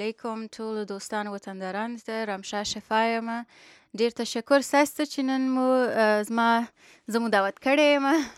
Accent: Kandahar, Afghanistan; also born or lived in Kabul; now in United States; زه په اصلا د افغانستان یم، د کندهار په سر کې زیږیدلې یم او کندهار کې یو څو کاله په کندهار کې وم. هلته مې مکتب ویلی دی، بیا کابل کې مې مکتب خلاص کړی دی او په 2007 کې رالم یونایټډ سټیټس ته

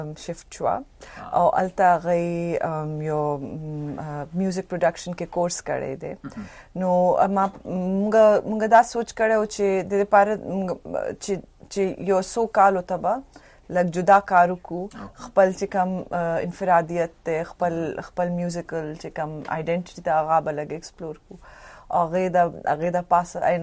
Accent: Pakistan; now in United States; نو خالی زه پکې د پاکستان یم

